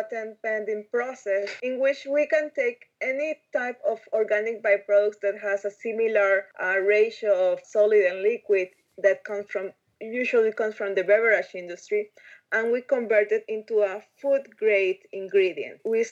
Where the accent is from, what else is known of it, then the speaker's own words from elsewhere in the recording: Ecuador; English is a second language; like Jessica and I, we're both from Ecuador.